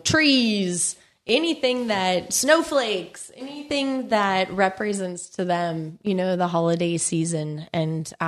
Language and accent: English; Illinois, United States; I'm a Midwest gal. Okay. Illinois girl.